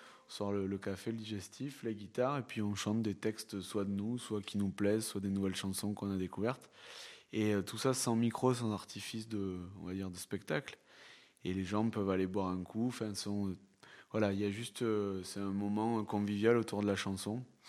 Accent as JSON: {"language": "French", "town": "Toulouse", "region": "Occitanie", "country": "France", "tie": "born or raised there", "said": "Je suis né à Toulouse et j'ai toujours grandi et vécu à Toulouse."}